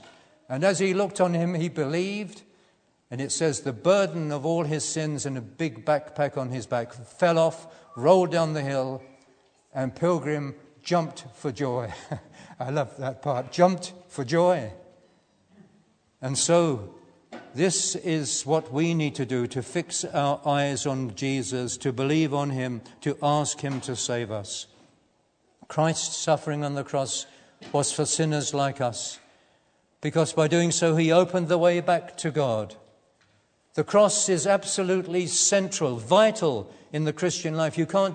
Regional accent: Battersea, London, United Kingdom; It was a long time ago, when I was 17, there was a special service held in a church. I grew up in Battersea

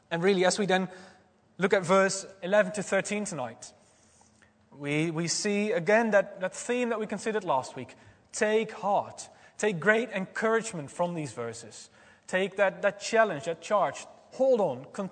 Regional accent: Netherlands; In my home country, the Netherlands, we sometimes have rock very far away.

